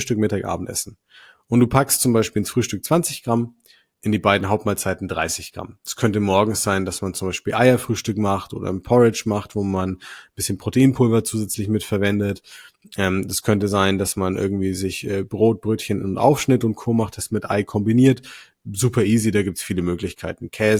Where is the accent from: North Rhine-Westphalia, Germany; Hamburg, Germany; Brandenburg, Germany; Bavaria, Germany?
Bavaria, Germany; Ich komme aus Franken. Bei mir ist Brotzeit Grundnahrungsmittel.